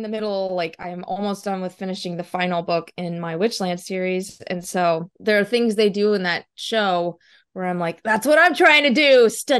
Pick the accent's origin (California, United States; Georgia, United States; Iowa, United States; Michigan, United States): Georgia, United States; Dalton; Oh, okay, yeah. I grew up in Dalton, so hey.